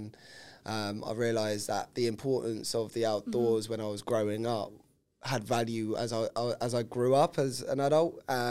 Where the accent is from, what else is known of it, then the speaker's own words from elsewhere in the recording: London, United Kingdom; I'm a Londoner, Southwest London predominantly.